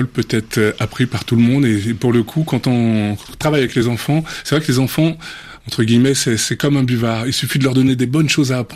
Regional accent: French Guiana, France; c'est vrai que moi, je suis de Guyane.

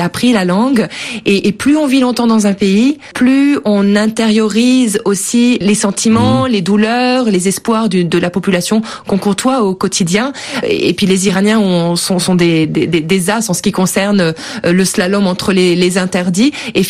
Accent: France; Ma mère est française, mon père est iranien. Je suis née et j'ai grandi en France.

